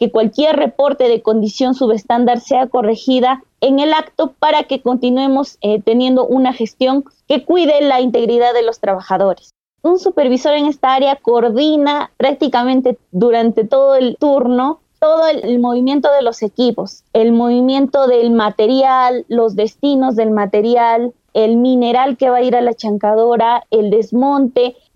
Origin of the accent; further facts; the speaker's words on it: Cajamarca, Peru; Yo soy de Cajamarca. Cajamarca es una región minera